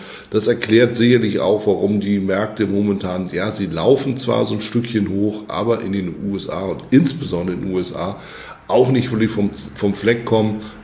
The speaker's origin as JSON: {"language": "German", "country": "Germany", "said": "Das, was hier als Herbst durchgeht, ist in Europa, bei uns in Deutschland, aber auch natürlich in Schweiz, Österreich eher ein Sommertag."}